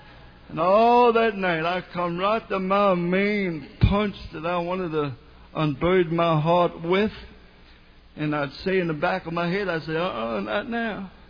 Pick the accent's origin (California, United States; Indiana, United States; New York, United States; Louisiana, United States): Louisiana, United States; New Orleans; I met a man once that told me that he visited in New Orleans, my hometown